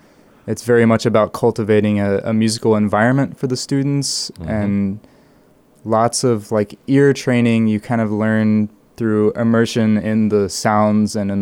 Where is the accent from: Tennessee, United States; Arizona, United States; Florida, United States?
Tennessee, United States; Nashville; Yeah, I grew up in Music City, USA, Nashville, Tennessee.